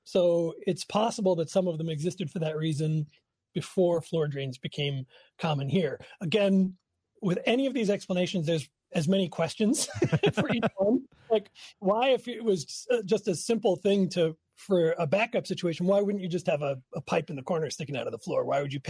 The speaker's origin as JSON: {"language": "English", "town": "New York City", "region": "New York", "country": "United States", "tie": "born or raised there", "lives_now": "Milwaukee, United States", "said": "Yeah, you know, I grew up in New York City and I never saw one. So when I moved to Milwaukee and we moved into my grandparents' house"}